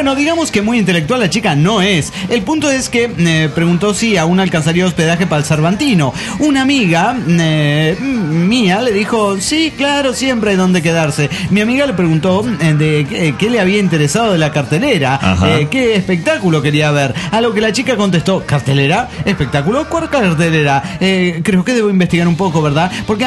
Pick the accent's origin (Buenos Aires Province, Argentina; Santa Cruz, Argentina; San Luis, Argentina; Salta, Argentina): San Luis, Argentina; Soy yo, argentino de San Luis, Argentina.